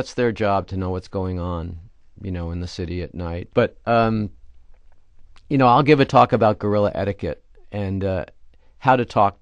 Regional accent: California, United States; So this is California. This is, you know, my home state.

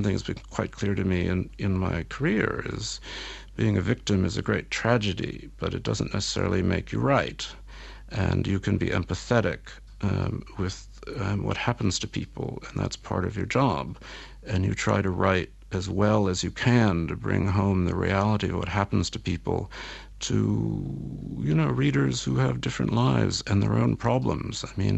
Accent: United States; I'm an American journalist, and Israel's ties to America are very strong.

